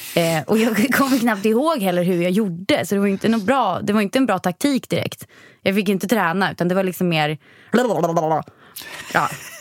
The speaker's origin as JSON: {"language": "Swedish", "town": "Vingåker", "region": "Södermanland", "country": "Sweden", "said": "Nej, jag kommer från Vingåker."}